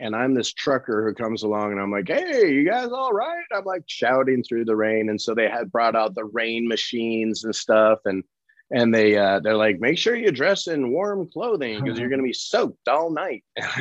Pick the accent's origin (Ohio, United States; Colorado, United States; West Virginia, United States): Colorado, United States; And I was like, oh no, I was born and raised in Colorado.